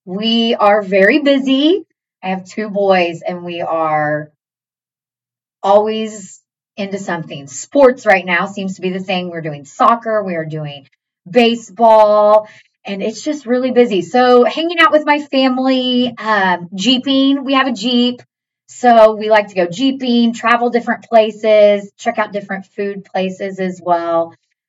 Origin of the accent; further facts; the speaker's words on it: Newton, United States; I grew up in the same place that you did, Mr. Beals, and actually many of our staff members. I grew up in Newton.